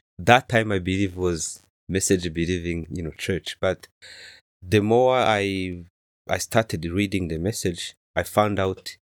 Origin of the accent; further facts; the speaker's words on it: Rwanda; moved away as an adult; now in United States; I was born and raised in Rwanda.